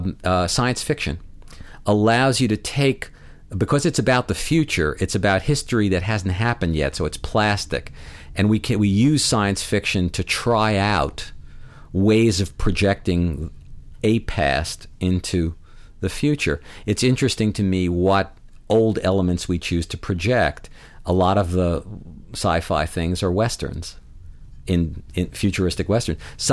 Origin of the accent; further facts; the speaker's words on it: United States; That's why I say I have to talk as an American. There are aspects of this problem which are uniquely ours.